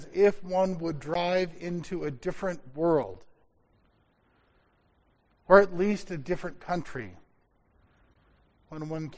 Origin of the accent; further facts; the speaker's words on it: Phoenix, Arizona, United States; I grew up in Arizona, in Phoenix, in a pretty average sort of suburban home to a pretty average suburban family, attending an incredibly average suburban Lutheran church.